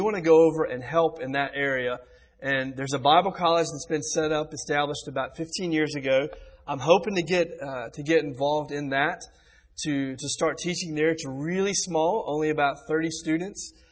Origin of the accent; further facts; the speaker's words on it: United States; moved away as an adult; now in Senegal; I come from the United States and I'm going to Senegal.